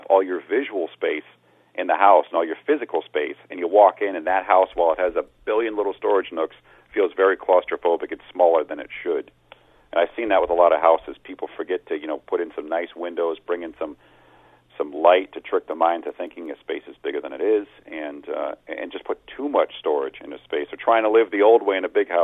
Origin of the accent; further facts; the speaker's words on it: Stoughton, Massachusetts, United States; I'm from New England